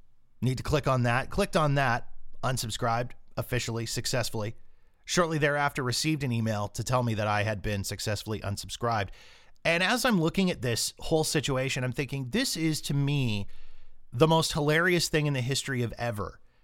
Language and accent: English; Canada; as a Canadian